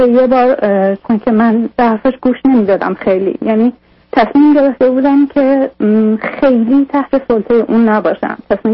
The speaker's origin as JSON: {"language": "Persian", "country": "Iran", "moved": "as an adult", "lives_now": "Europe", "said": "بعد در واقع من از ایران اومدم به اروپا جایی که شوهرم حدود 22 ساله داره زندگی میکنه."}